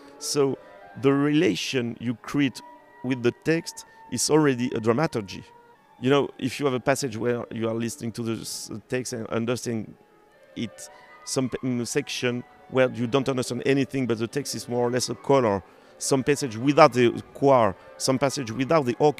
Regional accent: France; first language French; English is a second language; of course, I'm French. My mother tongue is French, and because of this, my ear is French.

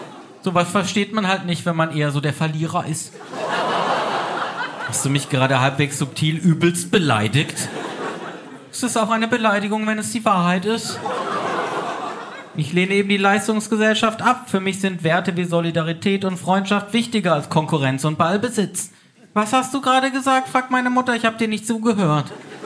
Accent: Freiburg, Baden-Württemberg, Germany; Ich rufe meine Eltern in meiner Heimatstadt Freiburg an.

